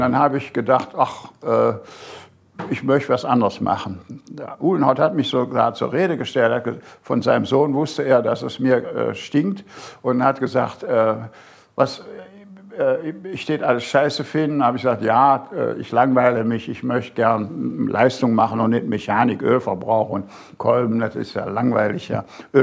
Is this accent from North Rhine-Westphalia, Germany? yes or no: yes; North Rhine-Westphalia, Germany; das erinnerte mich an meine Heimat im Bergischen Land. Das ist so ähnlich, ja, so Berge und Flüsse und die Wupper und die Itter und all so Flüsse.